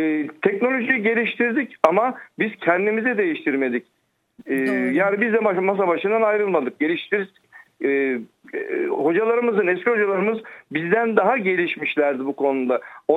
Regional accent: Samsun, Turkey; born there; Samsun doğumlu, aslen Trabzonluyum.

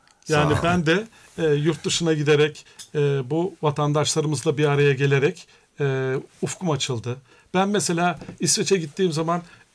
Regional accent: Kulu, Konya, Turkey; now in Sweden; Gelmeyince mesela iş yerinde soruyorlar nerelisin? Kululu.

